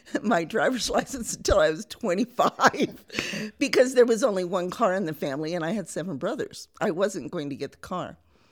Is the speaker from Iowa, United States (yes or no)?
yes; Manchester, Iowa, United States; born there; I was born in Manchester, Iowa. I'm third from the bottom in a family of 11 who come from an Iowa farm family.